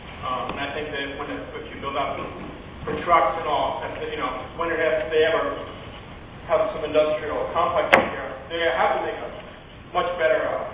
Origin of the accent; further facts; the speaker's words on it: Bucksport, United States; I'm from Bucksport.